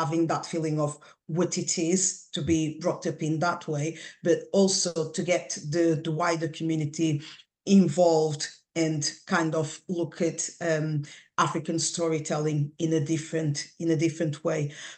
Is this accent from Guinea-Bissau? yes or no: yes; Guinea-Bissau; I'm originally from Guinea-Bissau, which was colonized by Portugal.